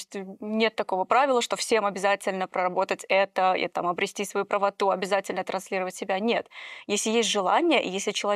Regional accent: Uzbekistan; Дело в том, что я из традиционной культуры, я из Узбекистана

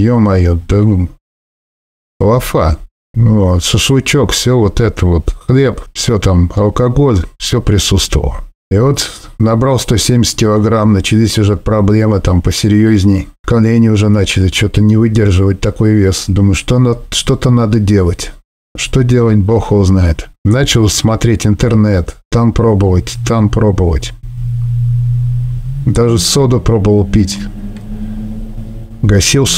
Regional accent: Moscow Oblast, Russia; мне 52 года, 192 рост. Что себе я из Подмосковья, из бывшего военного городка.

